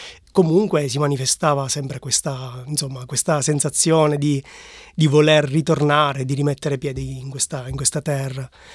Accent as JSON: {"language": "Italian", "town": "Gela", "region": "Sicily", "country": "Italy", "also_born_or_lived": "Australia", "moved": "as an adult", "said": "Sono di Gela, provincia di Caltanissetta, siciliano. Sono venuto in Australia all'età di circa 21 anni per la prima volta"}